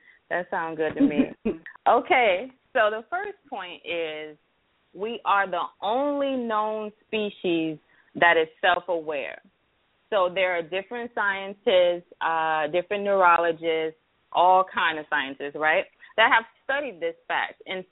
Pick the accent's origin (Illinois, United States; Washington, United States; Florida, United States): Florida, United States; Miami; everybody who knows me knows that I am actually from Miami, so I keep it fly.